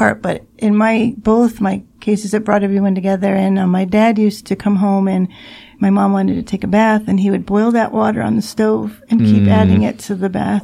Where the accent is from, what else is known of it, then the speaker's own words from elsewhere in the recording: New York, United States; I grew up near Syracuse.